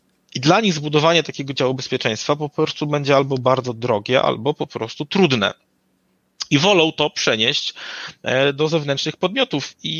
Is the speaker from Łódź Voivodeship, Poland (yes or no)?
no; Lublin Voivodeship, Poland; ja pochodzę z Lubelszczyzny. Mamy tutaj taki bardzo ładne tereny i ogólnie to jest bardzo ładnie.